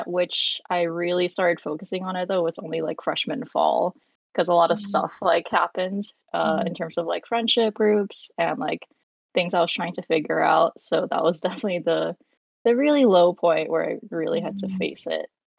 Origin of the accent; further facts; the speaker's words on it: California, United States; I'm from Southern California.